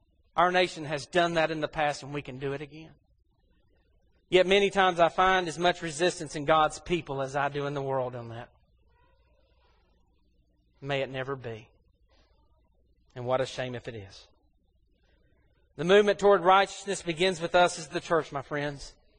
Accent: United States; You know, I'm an American. Proud to be an American.

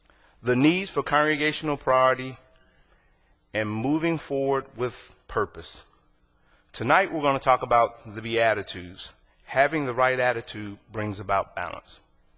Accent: Kentucky, United States; I'm from Kentucky.

